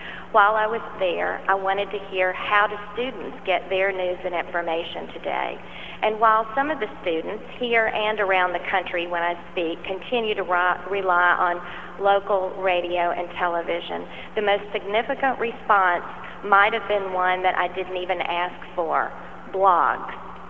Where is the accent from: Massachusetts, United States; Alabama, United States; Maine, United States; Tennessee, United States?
Tennessee, United States; Nashville; Music and media have always been a part of my life growing up in Nashville, Music City, USA